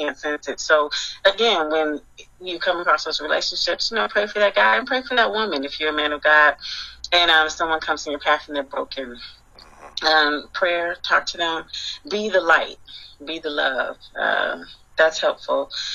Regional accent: Cleveland, Ohio, United States; Yeah, I'm from Cleveland, of course.

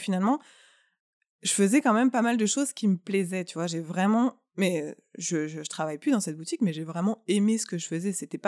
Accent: France; moved away as an adult; now in Montreal, Canada; je viens d'avoir mon diplôme, je viens de France

